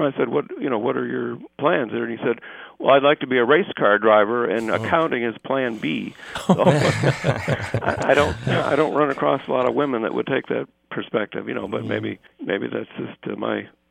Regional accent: Chicago, Illinois, United States

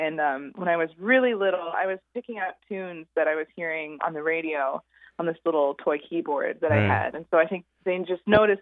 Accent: Richmond, Kentucky, United States; Bluegrass specifically, because I grew up in Richmond, Kentucky, as you were saying, far away from the right.

